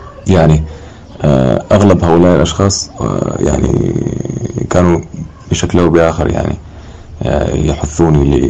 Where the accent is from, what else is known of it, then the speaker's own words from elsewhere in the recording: Wad Madani, Gezira, Sudan; born there; أنا من مواليد منطقة مدني في العام 1994.